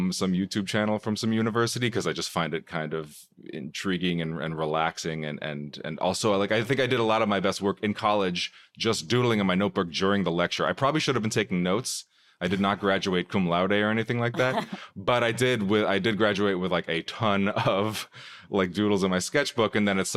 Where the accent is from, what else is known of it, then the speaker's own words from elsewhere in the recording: New York City, New York, United States; I grew up in New York, and it was kind of like exiting the battle days. And I remember I would like take a cab from Penn Station to my house, like to like Upper West Side